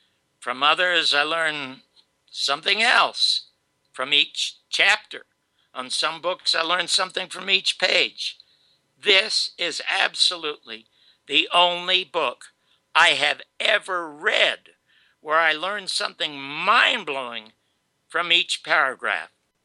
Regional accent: Las Vegas, Nevada, United States; And finally, Las Vegas, here, my hometown, is preparing now for the last Republican debate in 13 months

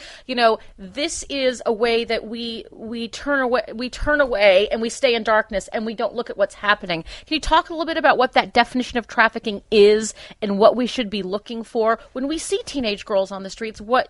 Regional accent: California, United States; You know, as a Californian, that this has happened here

